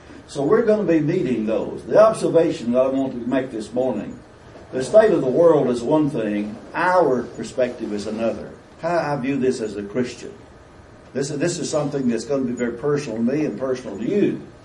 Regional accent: United States; I'm an American. I'm proud of it.

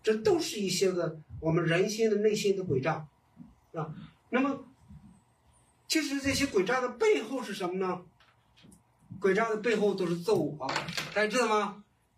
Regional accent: China; 比方说，我们中国人文化里头特别讲究变通。我回国内给很多人传福音，

